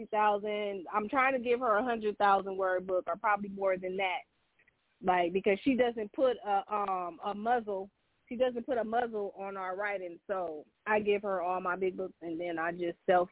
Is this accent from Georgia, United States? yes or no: no; Compton, California, United States; When I moved to Compton, I think I was like 6 when I moved to Co